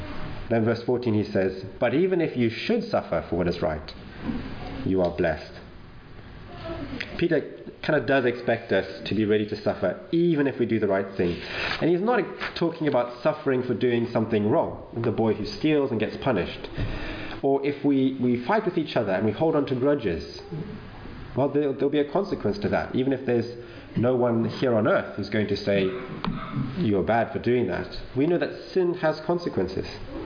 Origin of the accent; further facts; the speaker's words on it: Zimbabwe; now in United Kingdom; I had to take the Life in the UK exam because I'm from Zimbabwe, I'm not British. My wife is English, and so I applied for an indefinite leave to remain.